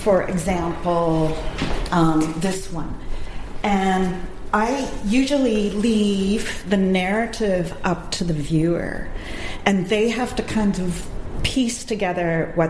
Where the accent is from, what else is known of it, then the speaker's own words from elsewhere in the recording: Saskatchewan, Canada; born there; I was born in Saskatchewan, and I didn't come from a farm, but my parents had a grain farm.